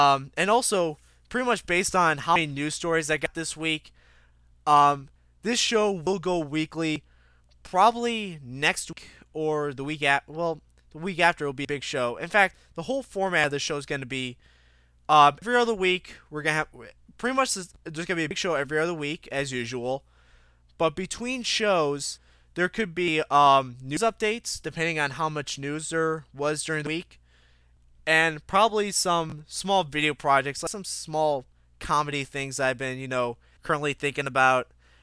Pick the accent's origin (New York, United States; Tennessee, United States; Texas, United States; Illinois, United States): Illinois, United States; Chicago; this actually takes place in my hometown, by the way. The Chicago Transit Authority